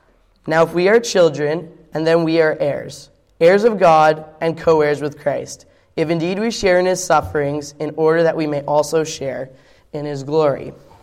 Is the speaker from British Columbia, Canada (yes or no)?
no; Hepburn, Saskatchewan, Canada; I'm actually 21. I'm from Hepburn, Saskatchewan originally.